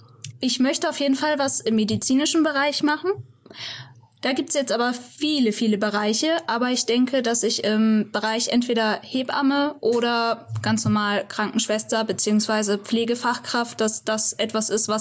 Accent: Fulda, Hesse, Germany; born there; ich bin im Herz-Jesu-Krankenhaus geboren.

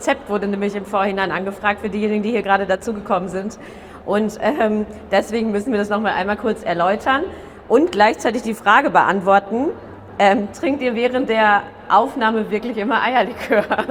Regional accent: North Rhine-Westphalia, Germany; Ich komme aus Westfalen, ihr wisst es, ich habe es verraten.

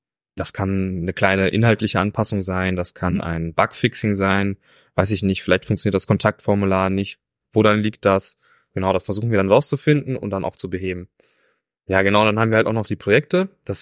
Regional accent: Bavaria, Germany; Ich komme ja ursprünglich aus Bayern

